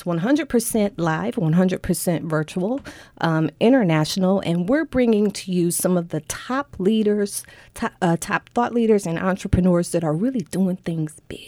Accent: Ohio, United States; moved away as an adult; now in Baltimore, United States; I'm born and raised in Ohio, been in Baltimore for about 14 years.

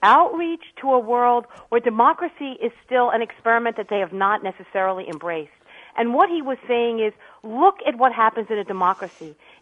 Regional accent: East Coast, United States; at least I'm from the East Coast.

